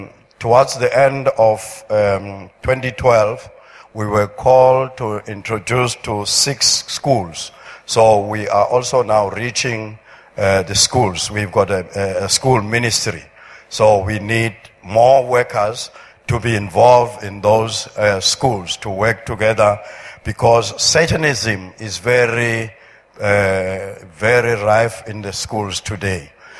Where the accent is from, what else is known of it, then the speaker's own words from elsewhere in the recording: Pietermaritzburg, KwaZulu-Natal, South Africa; I come from Peter Marisbeck. That's where I come from.